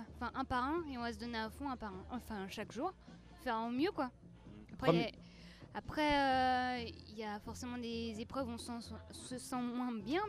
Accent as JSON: {"language": "French", "region": "Brittany", "country": "France", "said": "On est des Bretons, on aime bien l'eau."}